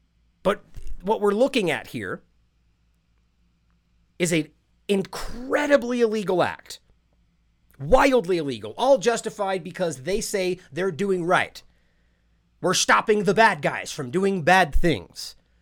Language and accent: English; United States; And of course, I have a focus on U.S. foreign policy because I'm an American.